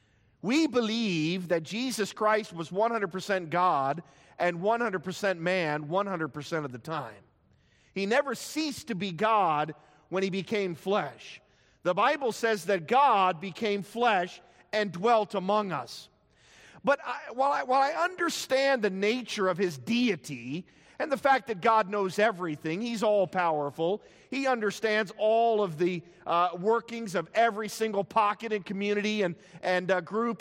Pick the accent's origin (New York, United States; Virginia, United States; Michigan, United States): Virginia, United States; West Springfield; was from West Springfield High School. And man, when I first heard that, I was like, yeah, that's my hometown.